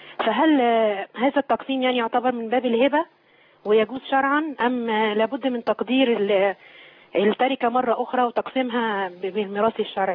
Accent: Abdeen, Cairo Governorate, Egypt; من عابدين.

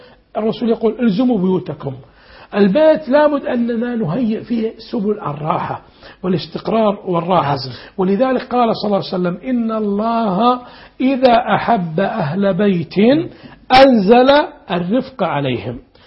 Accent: Saudi Arabia; كنت في إحدى البقالات عندنا في السعودية

